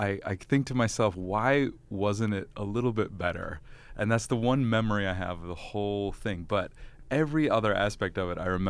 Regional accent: Syracuse, New York, United States; Growing up in Syracuse, New York, that was where I was exposed to opera for the first time

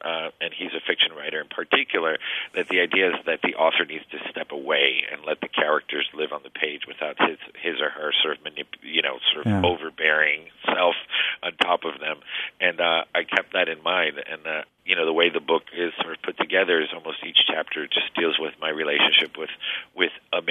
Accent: Miami, Florida, United States; But growing up in Miami, which is a lot of what the book is sort of discussing, you know, it was like growing up between two imaginary worlds.

